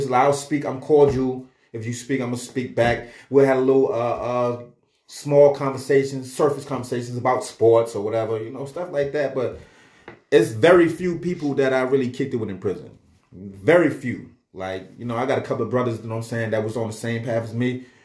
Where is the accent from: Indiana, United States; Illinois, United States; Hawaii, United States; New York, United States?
New York, United States; You know, I'm a New Yorker. I'm doing time in Georgia.